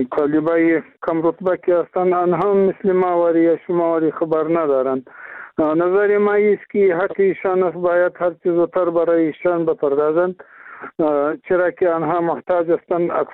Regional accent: Afghanistan; ما افغان هستیم

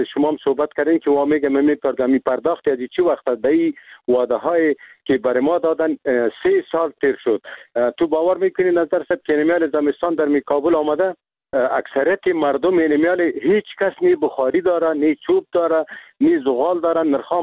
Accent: Afghanistan; ما خود مسلمان هستیم، ما افغان هستیم، از این ملت هستیم. یعنی می زندگی کردیم، در می تولد شدیم، به می خاک و به می وطن ما خدمت کردیم.

